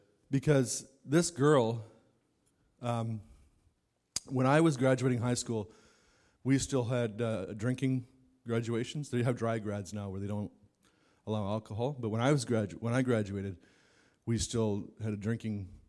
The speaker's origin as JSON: {"language": "English", "town": "Meadow Lake", "region": "Saskatchewan", "country": "Canada", "tie": "born or raised there", "said": "a lot of the guys that I grew up with in Meadow Lake, we were all like that."}